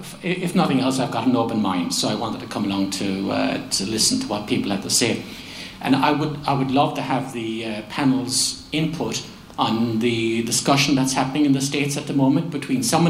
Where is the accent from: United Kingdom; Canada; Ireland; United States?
Ireland; I also went to a Catholic school all my life, number two, and I'm Irish.